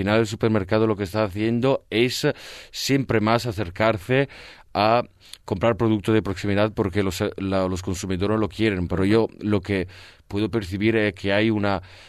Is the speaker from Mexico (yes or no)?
no; Italy; Spanish is a second language; soy italiano y lo digo así